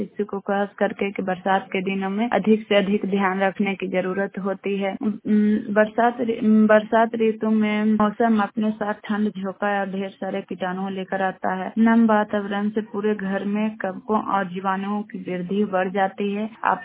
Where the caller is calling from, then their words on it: Nawada, Bihar, India; और मैं नारदीगंज प्रखंड से बोल रही हूँ। मेरा जिला नवादा पड़ता है।